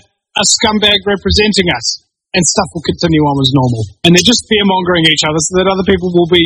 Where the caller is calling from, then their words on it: New Zealand; I'm only 27. I'm broadcasting live from New Zealand.